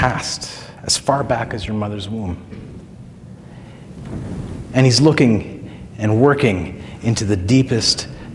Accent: Israel; Now, as a kid, I grew up in Israel. I was running around as a little, blondie with a Dutch bowl haircut

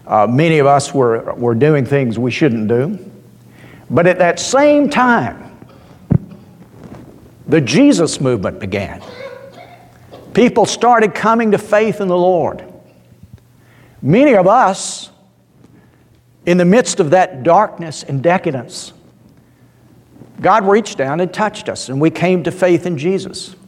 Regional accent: Georgia, United States; moved away; I remember when we first moved to England, growing up in Georgia

